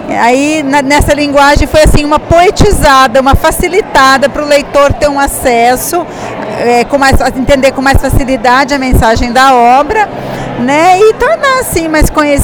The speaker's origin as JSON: {"language": "Portuguese", "town": "Cornélio Procópio", "region": "Paraná", "country": "Brazil", "tie": "born or raised there", "said": "Eu sou daqui de Cornélio, eu moro aqui desde que eu nasci, há 53 anos."}